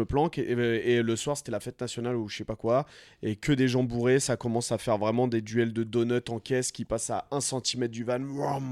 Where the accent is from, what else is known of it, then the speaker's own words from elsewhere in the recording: France; je suis français, je suis en voyage